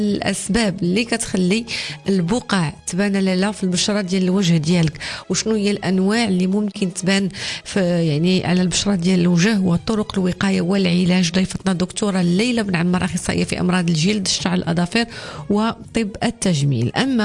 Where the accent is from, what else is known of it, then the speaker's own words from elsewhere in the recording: Morocco; وحنا الكرم ديالنا معروف كمغاربة